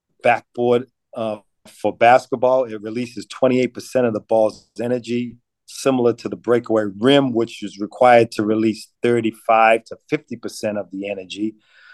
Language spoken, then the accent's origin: English; Boston, Massachusetts, United States; So I'm refereeing in the NBA, my hometown Boston Celtics at Chicago.